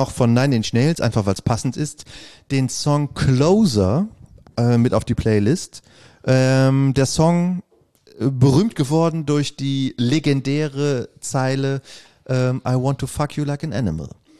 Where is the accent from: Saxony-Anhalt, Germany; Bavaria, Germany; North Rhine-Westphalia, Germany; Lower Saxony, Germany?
North Rhine-Westphalia, Germany; Bonn; Ich bin doch Bonner.